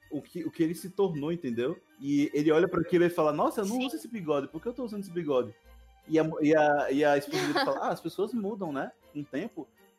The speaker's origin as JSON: {"language": "Portuguese", "country": "Brazil", "said": "ainda mais que a gente é brasileiro, entendeu?"}